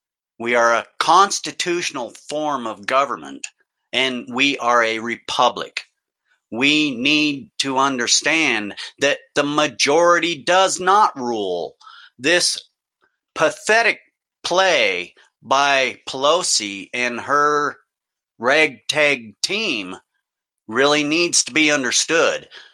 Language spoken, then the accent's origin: English; Oregon, United States; There was an incident here in Oregon, my home state, with the Malheur Wildlife Refuge standoff.